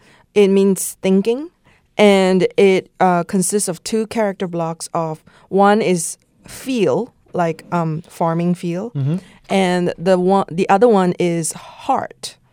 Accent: Malaysia; first language Chinese; English is a second language; Actually, it's my mother tongue. I grew up in Malaysia.

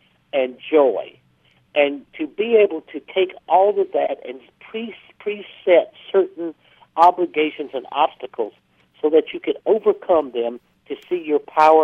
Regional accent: South Carolina, United States; because I'm from South Carolina and everybody goes to hell down here.

